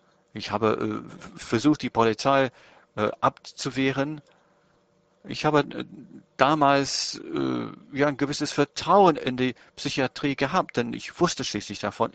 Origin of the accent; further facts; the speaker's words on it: Denmark; Ich stamme aus Dänemark.